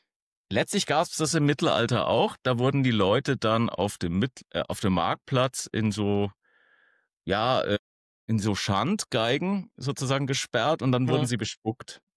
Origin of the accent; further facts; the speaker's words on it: Bavaria, Germany; Einstiegsdroge war natürlich als Franke das Bier.